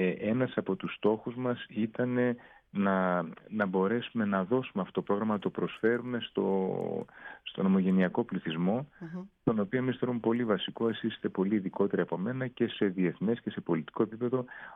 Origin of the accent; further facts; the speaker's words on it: Thessaloniki, Central Macedonia, Greece; also born or lived in Ioannina; εγώ είμαι Θεσσαλονικιός, αλλά έζησα και έκανα όλα τις σπουδές μου, τα μεταπτυχιακά μου και τα λοιπά, τα δακτορικά μου στα Γιάννα.